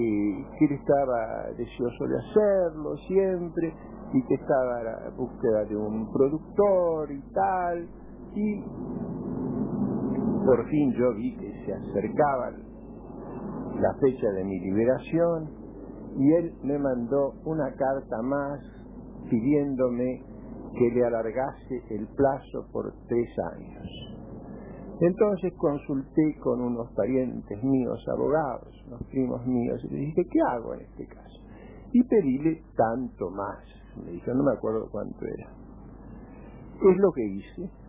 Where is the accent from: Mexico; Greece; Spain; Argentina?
Argentina; Buenos Aires; born there; esa esquina del Libertador y Tagle, donde yo nací, que es donde está el Automóvil Club.